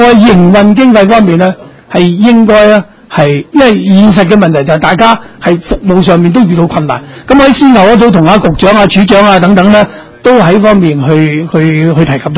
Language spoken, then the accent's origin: Cantonese; Hong Kong; 而家我哋香港人比较多喜欢用一个叫做公司嘅买楼嘅方式